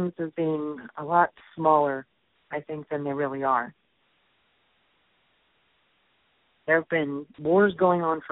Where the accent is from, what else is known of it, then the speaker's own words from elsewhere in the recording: Cincinnati, Ohio, United States; Just realized that I'm from Cincinnati, Ohio. When I was a teenager, was when … concert happened